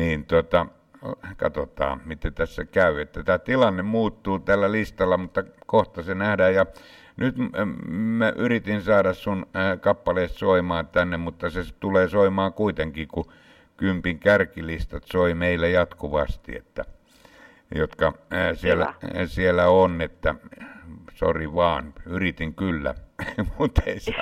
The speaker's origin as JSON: {"language": "Finnish", "town": "Rauma", "region": "Satakunta", "country": "Finland", "said": "olen itse Raumalta kotoisin, tai sieltä länsirannikolta"}